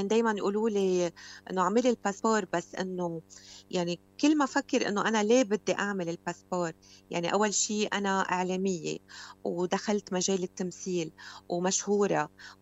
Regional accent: Lebanon; نحن اليوم كلبنانيين

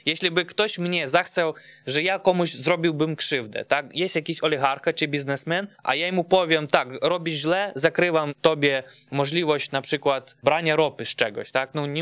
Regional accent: Ukraine; now in Poland; ja jako Ukrainiec mieszkający w Polsce, ale nie do końca musisz żyć na Ukrainie

